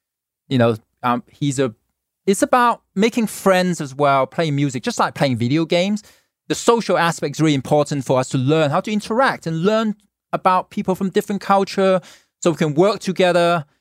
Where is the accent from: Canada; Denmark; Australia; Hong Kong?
Hong Kong; now in Los Angeles, United States; as a kid, you know, born in Hong Kong, I grew up in Hong Kong, you know, as a kid